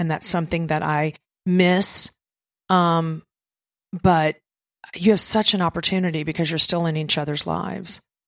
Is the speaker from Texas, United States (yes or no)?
yes; Texas, United States; I am a Texan, an authentic Texan.